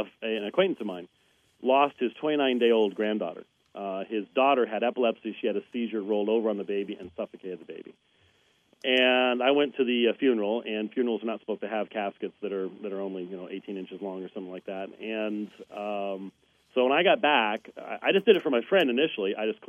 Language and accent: English; Scotland, United Kingdom; I am a Scotsman. Scotsmen don't even hug, let alone do anything else nice.